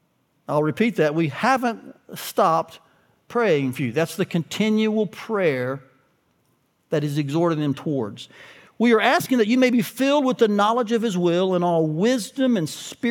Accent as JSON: {"language": "English", "town": "Chattanooga", "region": "Tennessee", "country": "United States", "tie": "born or raised there", "said": "I grew up in Chattanooga, Tennessee, a place with the beautiful mountains."}